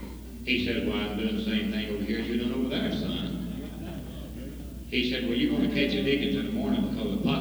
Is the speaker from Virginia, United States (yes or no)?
yes; Yuma, Virginia, United States; on our way back, we stopped in Yuma, Virginia, in my hometown.